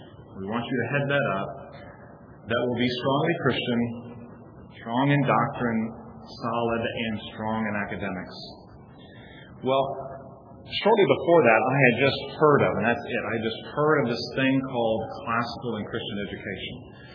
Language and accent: English; Fort Walton Beach, Florida, United States; I grew up in Fort Walton Beach, Florida. If you've ever been there, you go down Highway 98 east, and you come to Destin.